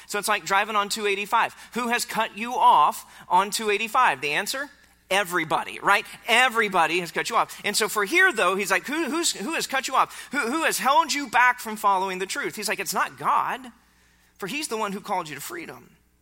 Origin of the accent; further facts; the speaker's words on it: Carthage, Missouri, United States; I was growing up in Carthage, Missouri.